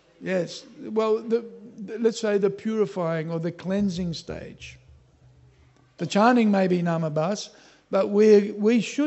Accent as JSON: {"language": "English", "country": "Australia", "accent": "Australian", "said": "When I say pain, sometimes you hear pine. That's my Australian accent."}